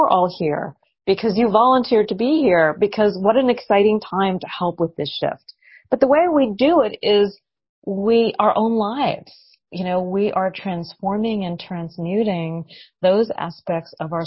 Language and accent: English; North Carolina, United States; And I'm from North Carolina, and I came home right after the hurricane hit.